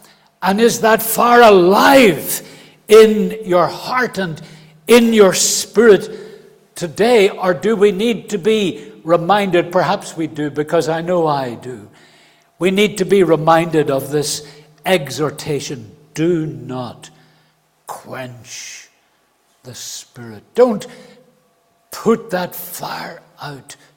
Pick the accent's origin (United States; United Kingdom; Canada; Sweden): United Kingdom; Belfast, Northern Ireland; And I was brought up in Belfast in a terraced house.